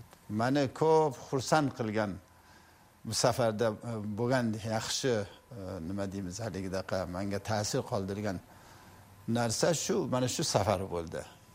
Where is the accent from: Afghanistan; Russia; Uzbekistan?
Afghanistan; born there; Hisob bizni ikkinchi vatan degandek, bizni tug'ilgan joyimiz Afg'oniston albatta.